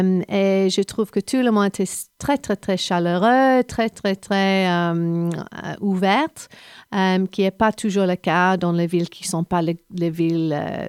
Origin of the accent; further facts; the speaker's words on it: England, United Kingdom; French is a second language; now in France; moi, parce que je suis anglaise, quand je suis arrivée, je ne parlais pas du tout la langue.